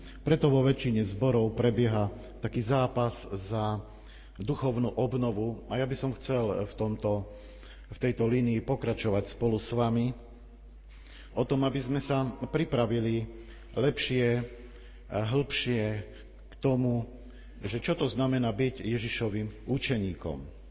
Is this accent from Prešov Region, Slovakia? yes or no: yes; Raslavice, Prešov Region, Slovakia; now in Žiar nad Hronom, Slovakia; Ja som rodák, ďakujeme, z Raslavíc.